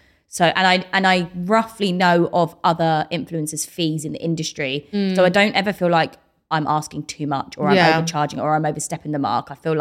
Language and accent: English; East of England, United Kingdom; I'm from Essex.